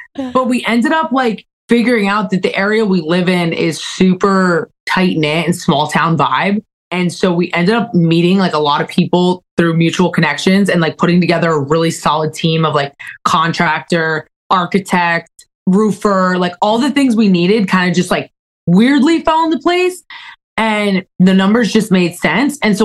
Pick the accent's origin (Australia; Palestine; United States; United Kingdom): United States; Northeast; The thing is that we're both from the Northeast, me and Mandy, and we grew up eating pasta, pizza, chicken, cutlet.